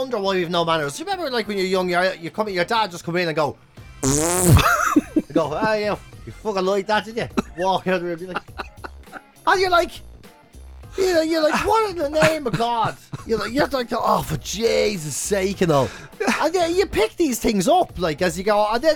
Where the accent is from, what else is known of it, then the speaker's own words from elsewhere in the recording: Ireland; We get growing up in Ireland, there's a crossover of etiquette.